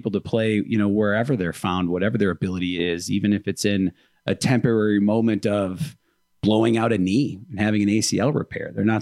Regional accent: Milwaukee, Wisconsin, United States; Well, mostly, you know, born and raised in Milwaukee, Waukesha County area.

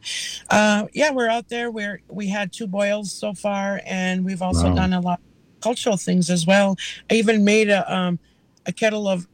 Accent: Leech Lake, Minnesota, United States; And for those of those listeners out there that don't know … from Leech Lake. And I'm the Northern Organizer for Minnesota 350 here in the Deep North near, Bemidji, Minnesota

